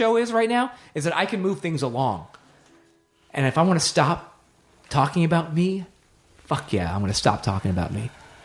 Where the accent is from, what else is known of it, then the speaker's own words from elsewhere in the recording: Nashville, Tennessee, United States; I grew up in Nashville and came out the first time in the 80s.